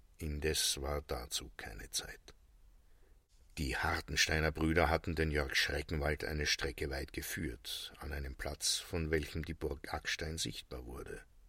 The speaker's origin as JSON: {"language": "German", "country": "Austria", "said": "Das gibt es üblicherweise bei Häusern nicht so oft, zumindest nicht bei uns in Österreich."}